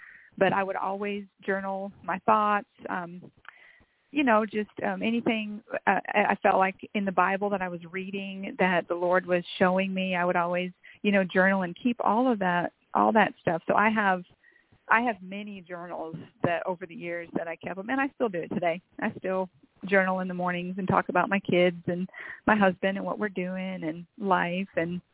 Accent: South Dakota, United States; now in Fayetteville, United States; Well, the days that I remember started in South Dakota, and I will say that it's easier to picture a preacher and a cowboy in South Dakota

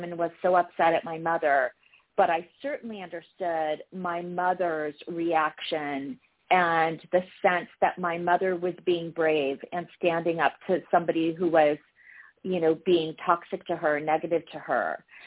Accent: San Diego, California, United States; also born or lived in Huntington Beach; I grew up in San Diego and Huntington Beach.

